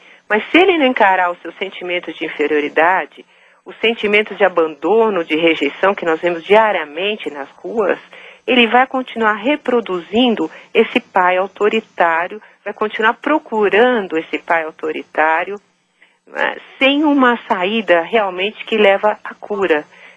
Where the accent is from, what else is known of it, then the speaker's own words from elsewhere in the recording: Brazil; há muitas coisas que nós podemos valorizar enquanto brasileiro